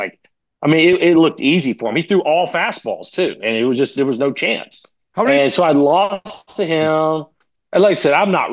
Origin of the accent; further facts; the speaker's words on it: Houston, Texas, United States; I grew up in Houston. All my friends are huge Houston Astros fans.